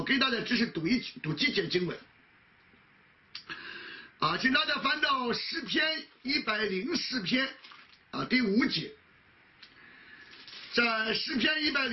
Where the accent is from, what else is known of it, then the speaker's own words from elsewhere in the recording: China; 其实我们中国人也常常讲怒火中烧